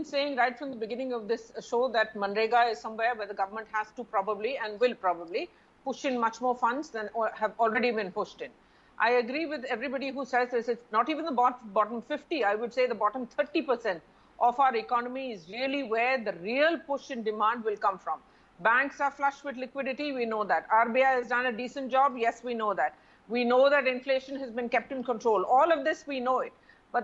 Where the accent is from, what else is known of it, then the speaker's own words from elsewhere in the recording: India; Right to be worried. I'm an Indian.